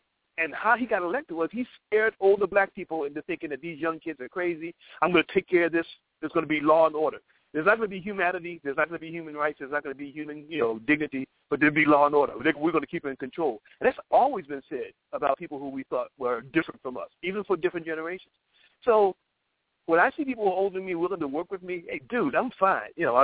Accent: Philadelphia, Pennsylvania, United States; And I grew up in Philadelphia where I could not go home from school and make my way from the airport to my house without seeing cops

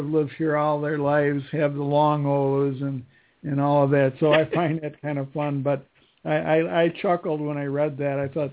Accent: New York, United States; now in Minnesota, United States; And I'm from New York, so I don't have the Minnesota accent.

